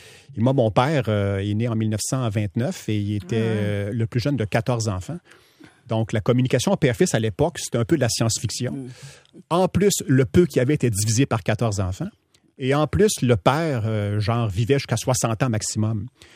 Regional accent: Quebec City, Quebec, Canada; Quartier Saint-Sacrement. Mon père avait un commerce là, pendant 25 ans, une quincaillerie. Avant que je naisse, mes parents et mes frères et sœurs habitaient au-dessus du commerce.

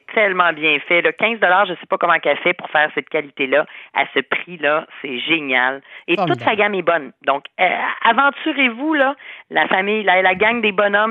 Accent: Greece; accent: Greek; French is a second language; C'est dur à prononcer, là, donc désolé mon accent grec.

